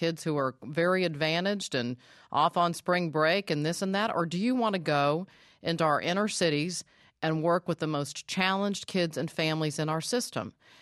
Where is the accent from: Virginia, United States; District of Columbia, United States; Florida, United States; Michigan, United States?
Virginia, United States; When I see Virginia, my home state, getting a waiver